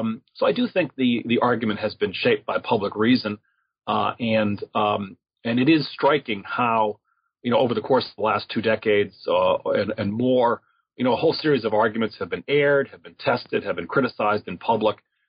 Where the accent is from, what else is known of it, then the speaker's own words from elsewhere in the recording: United States; But as an American, I can see easily how people, you know, doubt these arguments.